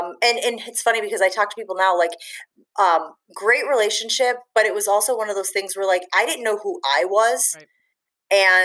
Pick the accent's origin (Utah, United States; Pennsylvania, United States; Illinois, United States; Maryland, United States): Illinois, United States; Chicago; I had always thought if I could work in Chicago, you know, my hometown covering my hometown teams, that would be legit, you know, and people who I grew up with would be able to watch me every night.